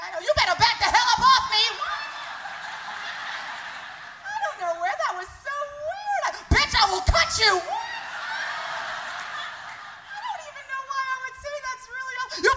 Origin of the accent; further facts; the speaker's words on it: San Francisco, California, United States; accent: San Francisco; Because I grew up here in San Francisco, and so I have a San Francisco accent.